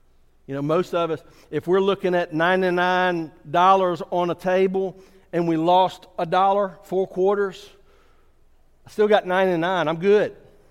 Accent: New Orleans, Louisiana, United States; I remember when I was growing up in New Orleans, and the mission was about 8 blocks from St. Charles Avenue, and it was Mardi Gras season.

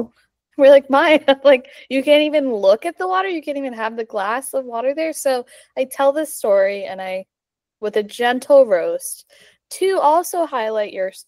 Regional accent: New Jersey, United States; because my husband and I, like Morgan said, we're from New Jersey. A lot of people in our town were impacted.

